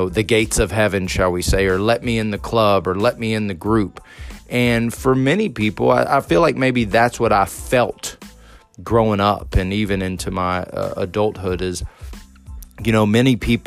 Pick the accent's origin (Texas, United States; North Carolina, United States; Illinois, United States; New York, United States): Texas, United States; And so I remember growing up in Texas in the Bible Belt